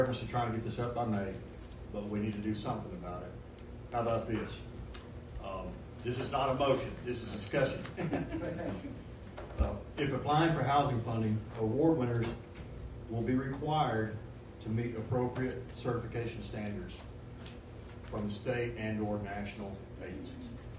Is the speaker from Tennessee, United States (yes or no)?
yes; Tennessee, United States; I grew up in Gibson County. We didn't have you. And so I'm just saying that I grew up on rural Route 48